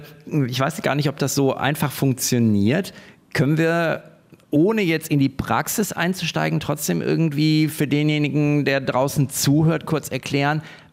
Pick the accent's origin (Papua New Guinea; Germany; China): China; ja, aber als Chinesin muss man doch Tai Chi und Qigong können